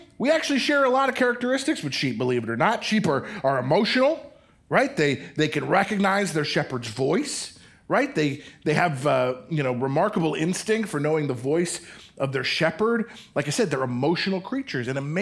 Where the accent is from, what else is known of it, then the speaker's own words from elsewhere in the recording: Denver, Colorado, United States; born there; All right, I was born in Denver.